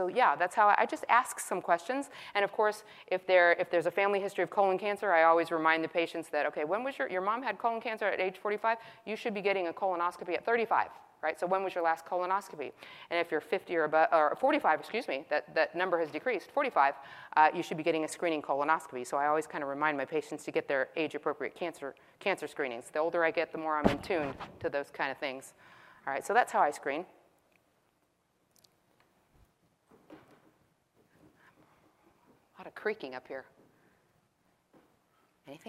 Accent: Texas, United States; I speak really fast. I'm from Texas.

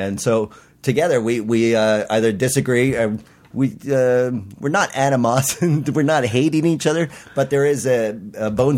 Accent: Canada; I'm Canadian

